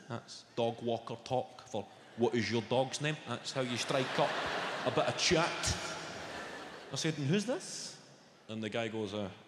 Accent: Clydebank, Scotland, United Kingdom; I grew up in a council house. I grew up in Clydebank. A couple of people know that.

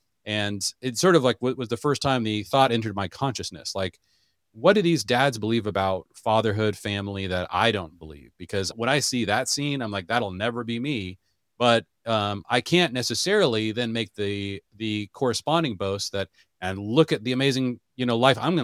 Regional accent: Seattle, Washington, United States; I grew up in Seattle, and I would say that in my culture, even within the Christian culture, Abraham had very little influence.

